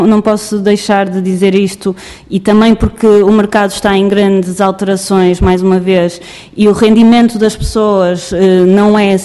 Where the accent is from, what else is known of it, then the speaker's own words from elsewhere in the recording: Porto, Norte, Portugal; eu sou do Porto